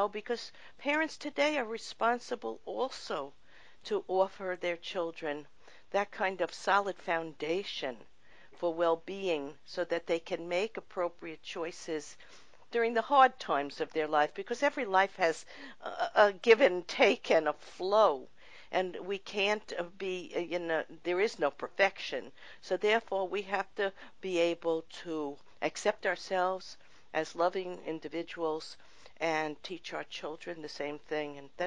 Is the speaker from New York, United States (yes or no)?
yes; New York, United States; I grew up in New York, and my parents